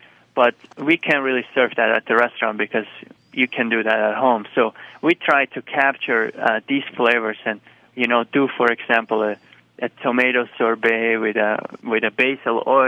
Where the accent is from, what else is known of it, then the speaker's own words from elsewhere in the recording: Switzerland; English is a second language; moved away as an adult; also born or lived in San Francisco; now in United States; The general manager from Campton Place, he was, you know, he became aware of it through a friend of him who is also Swiss